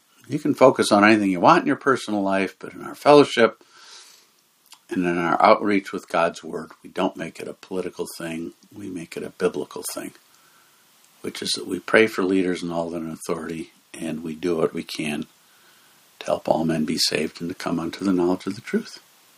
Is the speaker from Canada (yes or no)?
no; United States; Now, as American citizens, we have all kinds of things we can do.